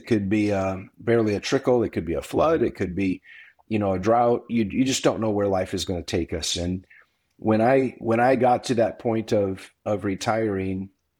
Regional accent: Iowa, United States; Western Iowa, middle of the corn belt, and just a rural kid trying to do good in the world.

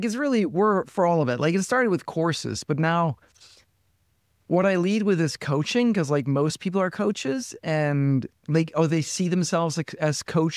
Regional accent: Denmark; English is a second language; moved away as an adult; now in Malibu, United States; Yep. Yeah. Born and raised in Denmark and now made my way to Malibu, California.

